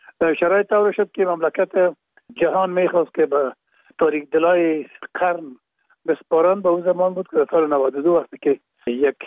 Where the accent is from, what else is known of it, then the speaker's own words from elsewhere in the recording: Kabul, Afghanistan; در کابل، شهید کابل به دنیا آمدیم، از نماز رکخانه کابل است و خود ما چون پدر ما باز از رکخانه به شهید انتقال شدن، موجه در شهید کابل به دنیا آمده و موجه مکتب خواندیم